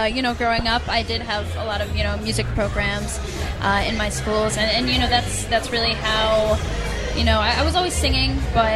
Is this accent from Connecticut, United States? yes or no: no; New York, United States; I'm actually from Rockland County, New York.